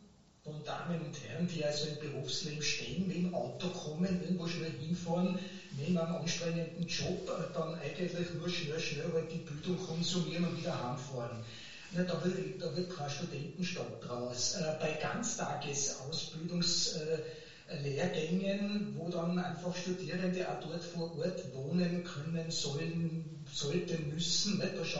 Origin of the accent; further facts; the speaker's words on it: Schwaz, Tyrol, Austria; Ich verweise da wieder auf meine Heimatstadt Schwarz in Tirol, Swarovski, und zwar die mit den Schleifscheiben.